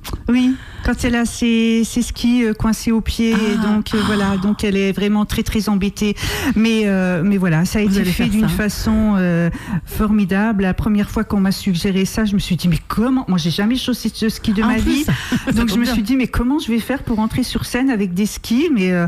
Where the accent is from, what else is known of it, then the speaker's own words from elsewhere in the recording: Nancy, Grand Est, France; now in Saint-Jean-de-Monts, France; je viens de Nancy, ça fait 3 ans du Grand Est, donc ça fait 3 ans que mon mari et moi sommes installés à Saint-Jean-de-Mont